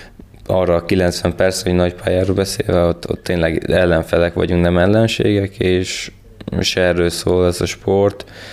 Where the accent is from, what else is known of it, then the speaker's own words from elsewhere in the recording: Kelebia, Bács-Kiskun, Hungary; Én Kelepián nevelkedtem, ott nőttem fel 12-13 éves koromig. Utána Halasra költöztünk